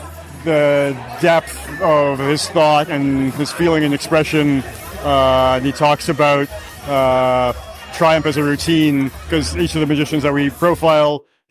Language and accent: English; Vancouver, British Columbia, Canada; I'm from Vancouver.